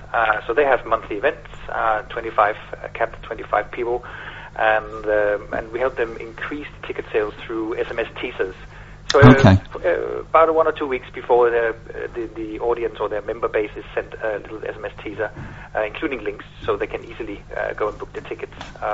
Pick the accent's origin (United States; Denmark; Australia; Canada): Denmark; Copenhagen, Capital Region of Denmark; English is a second language; that's not very English, of course. For those that haven't guessed it, I'm from Denmark originally.